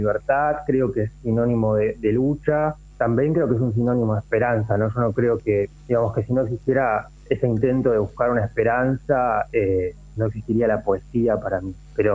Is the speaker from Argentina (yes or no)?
yes; Buenos Aires, Argentina; born there; esta ciudad de Entre Ríos, que es de donde proviene gran parte de mi familia. Yo nací en Buenos Aires, pero mi familia proviene de allí.